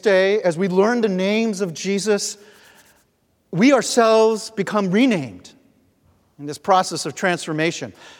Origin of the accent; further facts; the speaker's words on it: New York, United States; now in Cambridge, United States; I could say I'm from Cambridge, but oftentimes my first instinct is to say, well, you know, I'm originally from New York.